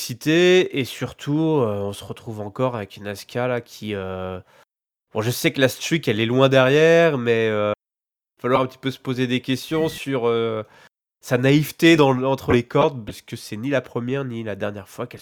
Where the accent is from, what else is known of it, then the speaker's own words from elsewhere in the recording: Kentucky, United States; je viens du Kentucky